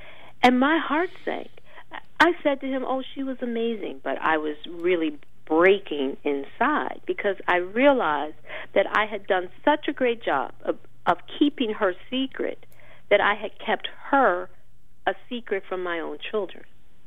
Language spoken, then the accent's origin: English; Detroit, Michigan, United States; because growing up in Detroit, there was not this competition from OTB.